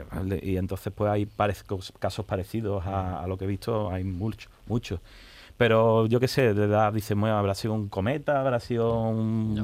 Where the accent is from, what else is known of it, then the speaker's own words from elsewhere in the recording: Seville, Andalusia, Spain; De Sevilla.